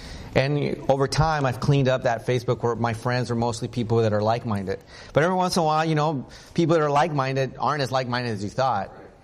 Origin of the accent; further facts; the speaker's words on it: the South, United States; By the way, Cincinnati's great, but I'm from the South. You know, I love my humidity.